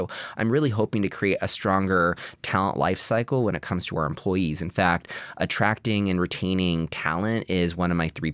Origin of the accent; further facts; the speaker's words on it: Texas, United States; I'm from Texas.